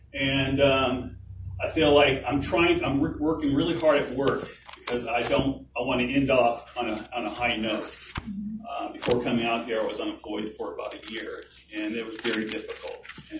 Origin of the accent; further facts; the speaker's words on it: California, United States; now in Memphis, United States; And Julie and I spent the last 8 years in Memphis. We're from California.